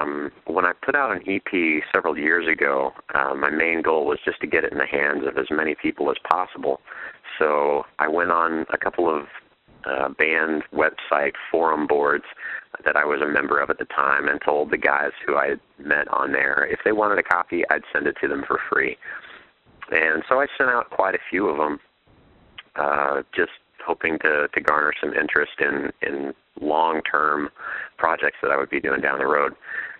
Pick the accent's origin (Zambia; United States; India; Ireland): United States; Chicago, Illinois; I'm from Chicago, Illinois.